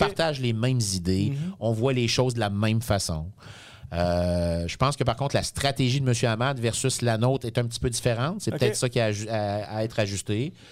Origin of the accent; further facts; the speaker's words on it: Quebec, Canada; born there; je suis né à la Côte-Gilmore.